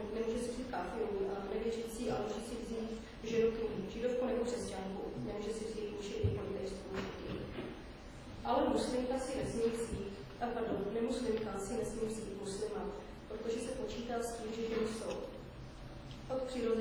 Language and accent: Czech; Syria; jsem vyrůstala v Syrii 11 let a měli jsme spoustu kamarádů muslimů